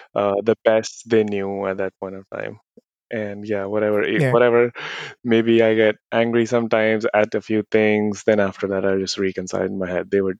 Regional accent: Rajouri Garden, Delhi, India; While growing up, I grew up in Rajouri Garden. I was born in Rajouri Garden before moving to Dwarka.

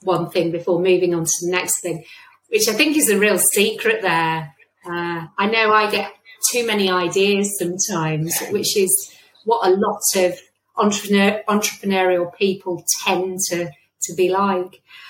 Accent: England, United Kingdom; I say data because I'm English.

